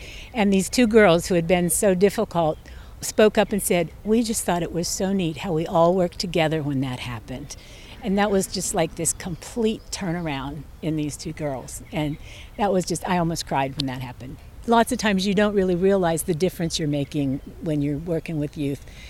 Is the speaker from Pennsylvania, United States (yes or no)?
yes; Pittsburgh, Pennsylvania, United States; I'm from Pittsburgh